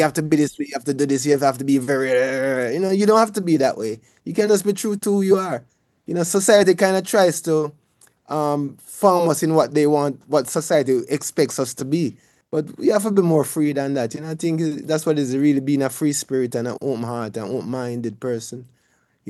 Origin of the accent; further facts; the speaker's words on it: Jamaica; I grew up in Jamaica